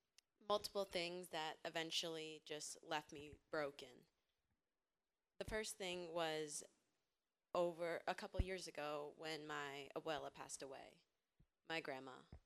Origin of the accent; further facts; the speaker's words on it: New Hampshire, United States; I'm 14 years old, and I'm from New Hampshire.